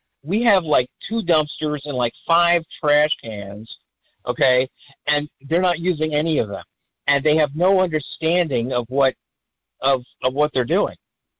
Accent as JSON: {"language": "English", "region": "Indiana", "country": "United States", "tie": "born or raised there", "said": "and I grew up in Indiana. I've got friends in Indiana"}